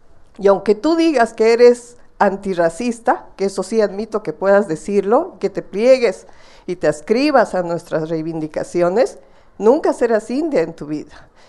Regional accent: Bolivia; vengo de Bolivia, feminista, con una larga trayectoria del movimiento feminista en mi país.

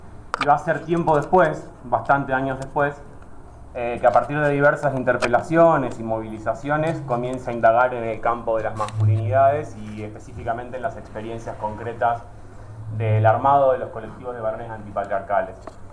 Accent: Rosario, Santa Fe, Argentina; vengo de Argentina, de Rosario.

